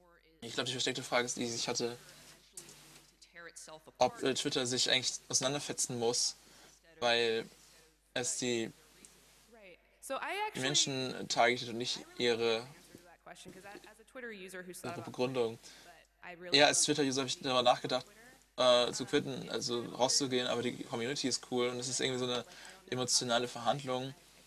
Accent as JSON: {"language": "German", "region": "Louisiana", "country": "United States", "second_language": "German", "lives_now": "Germany", "said": "als Amerikanerin komme ich aus einem sehr spezifischen Ort, aus Louisiana, das der amerikanische Süden ist, wo es eine sehr, sehr spezielle Kultur ist. Wir sprechen zwei Sprachen, es ist Englisch. Und was anderes."}